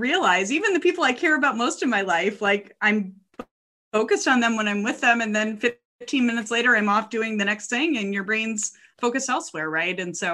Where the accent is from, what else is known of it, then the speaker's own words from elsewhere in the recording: Midwest, United States; I grew up on the Midwest of America in the heart of car country.